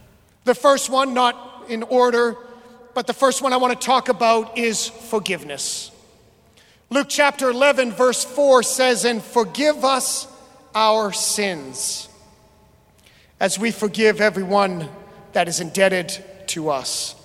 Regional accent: Canada; now in United States; as a Canadian

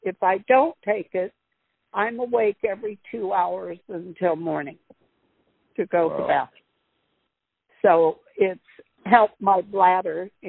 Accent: California, United States; I came here from California.

